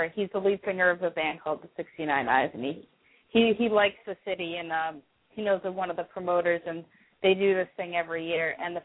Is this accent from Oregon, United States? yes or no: no; Fall River, Massachusetts, United States; now in New Orleans, United States; I'm originally from Fall River, Massachusetts, and home of Lizzie Borden.